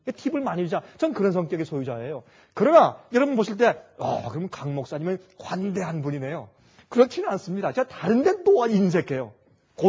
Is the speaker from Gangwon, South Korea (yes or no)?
no; Gyeonggi Province, South Korea; also born or lived in Seoul; 저는 경기도 출신이고 서울에 산 사람이기 때문에 서울 말씨로 이런 말이 있어요.